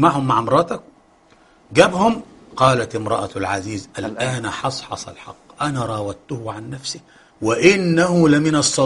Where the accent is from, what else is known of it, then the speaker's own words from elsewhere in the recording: Egypt; وغير ذلك يعني حاجة بقى أنا بقولها لأهلي أهل مصر.